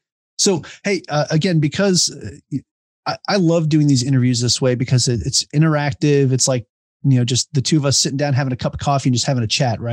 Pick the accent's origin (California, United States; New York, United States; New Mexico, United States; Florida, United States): New York, United States; Long Island; Yeah, I'm from Long Island.